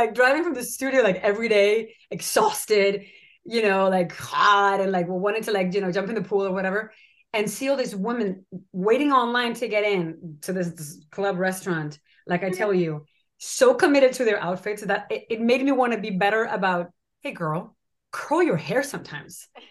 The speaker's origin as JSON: {"language": "English", "country": "Spain", "tie": "born or raised there", "second_language": "English", "moved": "yes", "lives_now": "United States", "said": "being a white European woman, growing up in Spain where it's 99.99% white, and I loved moving to America"}